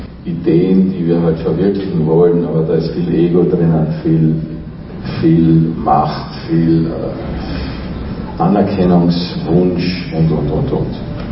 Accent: Austria; ich komme aus Österreich, habe dort ein Institut und auch in Spanien

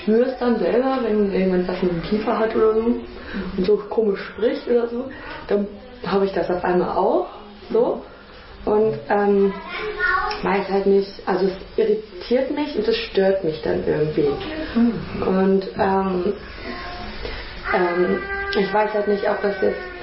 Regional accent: Hamburg, Germany; ich könnte niemals in Berlin wohnen, ich komme aus Hamburg

